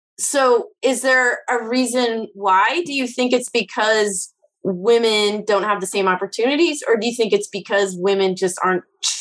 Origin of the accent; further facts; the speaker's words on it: Illinois, United States; Because I was there as a kid, like a long time ago, because I grew up in Illinois.